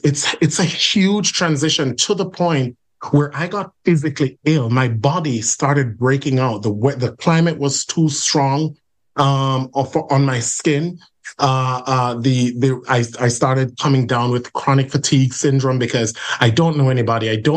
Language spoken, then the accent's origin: English; Jamaica; But growing up in Jamaica, we didn't quite know how to frame those things.